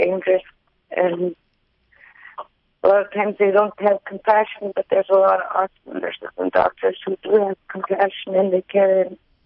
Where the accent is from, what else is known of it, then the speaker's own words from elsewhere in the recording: Goodnews Bay, Alaska, United States; I'm from Good News Bay.